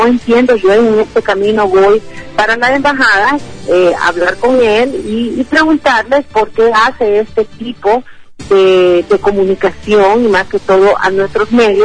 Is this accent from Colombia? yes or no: no; Honduras; nosotros como hondureños lo que le podemos garantizar es su seguridad